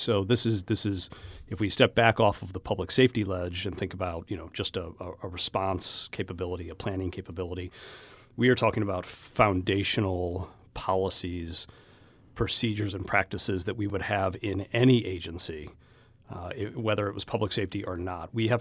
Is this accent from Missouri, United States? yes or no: yes; St. Louis, Missouri, United States; as soon as I had the opportunity to come back to St. Louis and work for my hometown fire department, I jumped on the chance